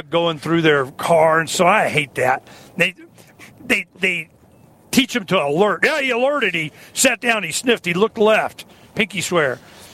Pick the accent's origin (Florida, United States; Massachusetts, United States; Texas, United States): Florida, United States; born there; U.S. citizens, I was born in Florida.